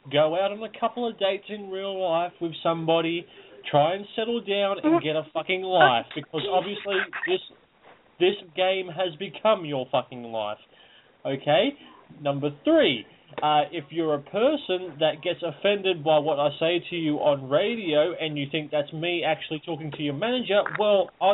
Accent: Australia; Okay, you're right, I'm Australian. You got that correct.

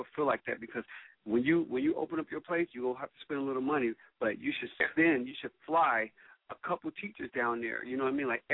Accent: Cincinnati, Ohio, United States; now in Los Angeles, United States; And I'm from Cincinnati.

